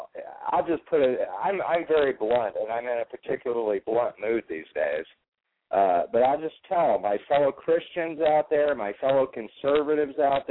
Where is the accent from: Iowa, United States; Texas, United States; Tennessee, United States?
Iowa, United States; I started out at the precinct level in my home state of Iowa.